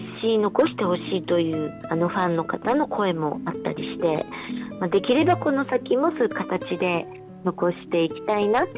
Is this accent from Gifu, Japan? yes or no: no; Ehime, Japan; now in Tokyo, Japan; でも愛媛県出身なので、